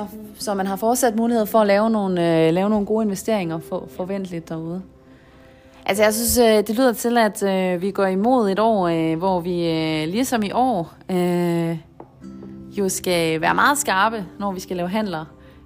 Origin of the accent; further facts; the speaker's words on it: Jutland, Denmark; vi er jo jyder, bor i Jylland, vi er jyske, og vi har også en jysk mentalitet